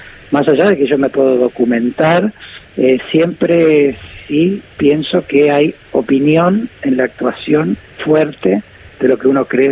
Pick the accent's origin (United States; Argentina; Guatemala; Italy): Argentina; Rosario, Santa Fe; Yo fui en mi barrio en Rosario, yo me crié muy cerca del Parque Independencia.